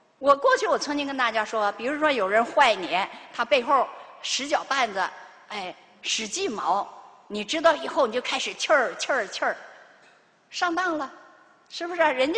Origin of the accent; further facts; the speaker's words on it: Northeast China, China; accent: Northeastern Chinese dialect; 我这是东北土话